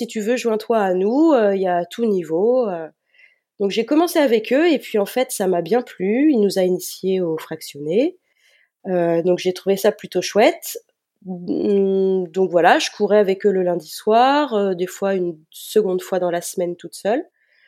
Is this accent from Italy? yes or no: no; Nantes, Pays de la Loire, France; j'ai 41 ans. Je suis nantaise, je vis toujours dans la région nantaise. J'ai eu l'occasion de vadrouiller à certaines périodes de ma vie, mais je suis revenue dans ma région natale il y a maintenant une dizaine d'années environ.